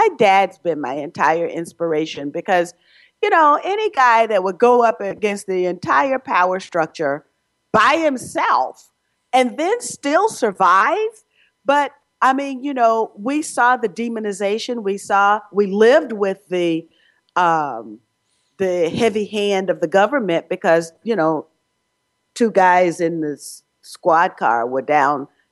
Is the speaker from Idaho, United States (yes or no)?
no; Georgia, United States; which meant that the election laws in the state of Georgia, my home state, had to be changed.